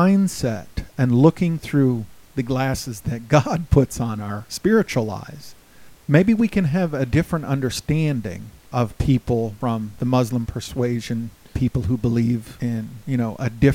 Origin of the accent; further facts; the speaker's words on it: United States; I'm an American like most of our other listeners